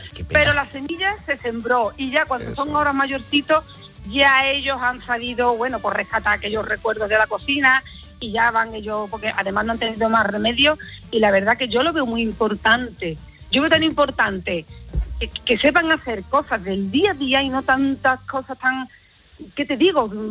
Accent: Seville, Andalusia, Spain; soy una autora sevillana que también escribo teatro.

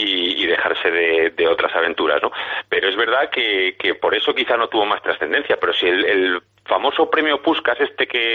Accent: Bilbao, Basque Country, Spain; born there; yo soy del Atleti porque nací en Bilbao y de Cádiz porque estoy casado con una chica de San Fernando y llevo más de 30 años parando por allí con mucha frecuencia

